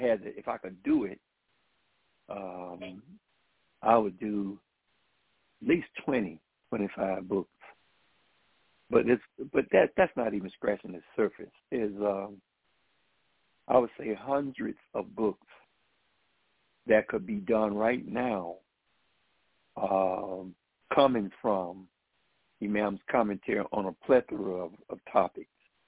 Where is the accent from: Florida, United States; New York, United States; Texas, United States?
Florida, United States; Then I moved back to Florida, which is my home state